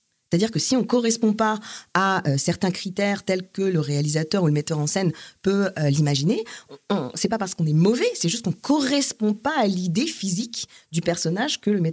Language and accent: French; Metz, Grand Est, France; J'ai grandi à Metz, j'ai eu une très belle enfance, on va dire assez conventionnelle, avec une famille aussi très traditionnelle.